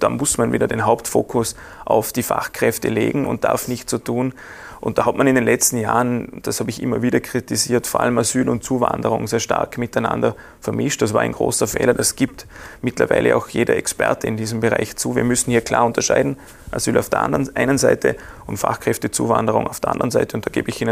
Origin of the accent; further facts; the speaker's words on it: Vorarlberg, Austria; Ich bin Vorarlberger Politiker